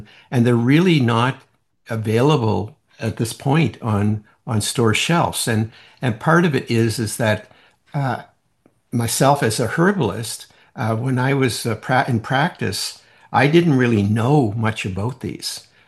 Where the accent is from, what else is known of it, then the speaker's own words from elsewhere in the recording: Prince Edward Island, Canada; When I was a kid, I grew up on Prince Edward Island, which is a little island in eastern Canada.